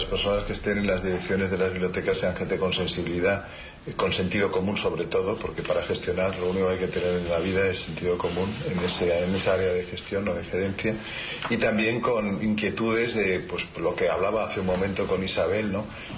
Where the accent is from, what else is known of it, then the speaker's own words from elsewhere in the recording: Community of Madrid, Spain; estoy muy satisfecho de él porque me considero muy madrileño